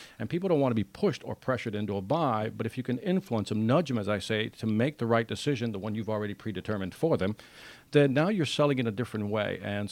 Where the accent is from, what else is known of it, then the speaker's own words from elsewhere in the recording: Chicago, Illinois, United States; Backstory, family's originally from Puerto Rico, but I was born and raised in Chicago near the Cabrini housing projects, the hood.